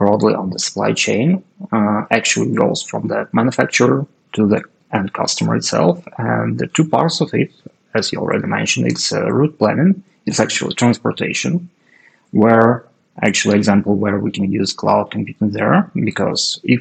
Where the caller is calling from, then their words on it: Chernihiv, Chernihiv Oblast, Ukraine; And yeah, I'm joining you today from Chernihiv, northern part of Ukraine.